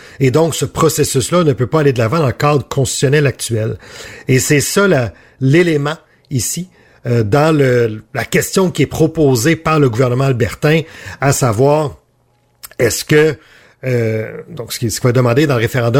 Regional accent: Quebec, Canada; de chez nous au Québec

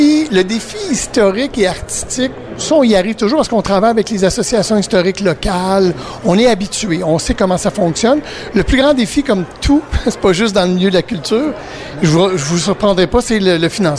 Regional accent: Montreal, Quebec, Canada; also born or lived in Terrebonne; Moi, je suis de Montréal, mais j'ai élevé mes enfants à Terrebonne. J'ai été pendant 20 ans à Terrebonne.

